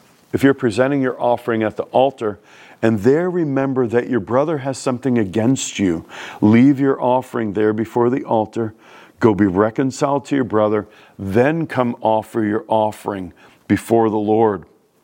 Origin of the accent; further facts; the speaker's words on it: New York City, New York, United States; Look, I'm from New York City. I know what it means to speak bluntly and speak frankly.